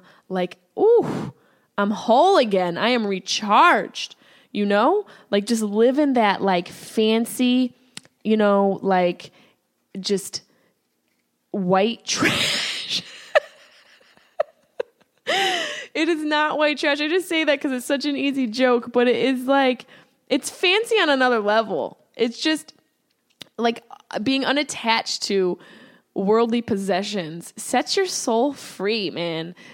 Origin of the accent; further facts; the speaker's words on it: Syracuse, New York, United States; now in Los Angeles, United States; I'm living in LA now. You know, I'm from Syracuse, New York, a little bit scrappy, you know, a little hood, got a little ghetto in me